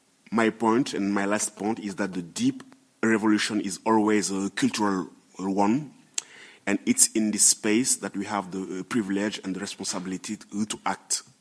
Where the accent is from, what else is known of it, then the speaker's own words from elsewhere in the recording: Senegal; also born or lived in France; I was born and raised in Senegal, but I have done my university in France. And after that, I came back to Senegal to teach at the university. I've lived 15 years in France, between 20 years to 35.